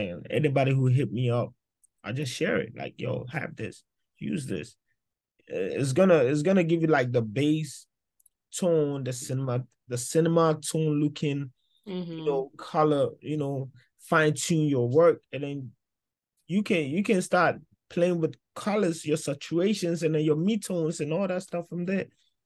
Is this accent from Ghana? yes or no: yes; Ghana; Growing up in Ghana doing photography is hard.